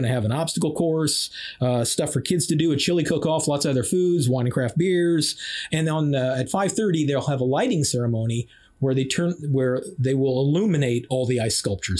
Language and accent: English; Argenta, United States; I grew up in Argenta.